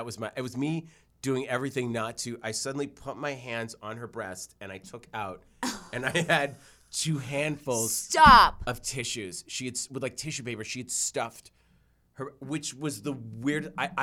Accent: Newton, Massachusetts, United States; I grew up in Newton in Jewish houses

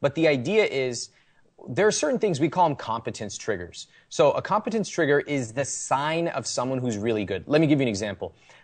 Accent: India; So I'm an Indian guy. I was bred to negotiate.

